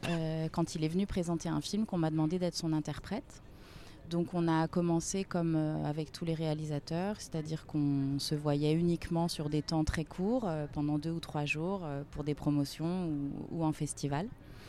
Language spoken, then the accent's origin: French; Nantes, Pays de la Loire, France; Moi je suis de Nantes